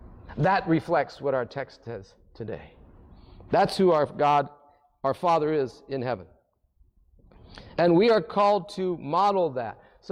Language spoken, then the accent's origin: English; Ohio, United States; and I love LeBron, he's 40 minutes from my hometown, but he doesn't have six rings.